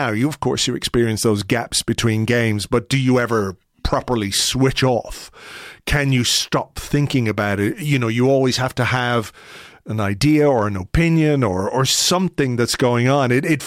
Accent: Ireland; I mean, objectively, I'm an Irishman here.

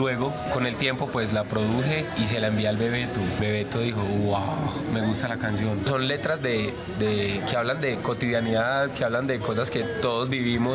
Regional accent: Colombia; esta canción la compuse en mi país, en Colombia.

